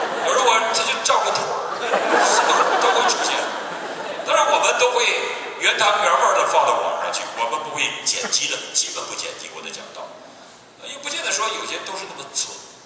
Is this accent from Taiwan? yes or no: no; Northeast China, China; 我这东北人最怕冷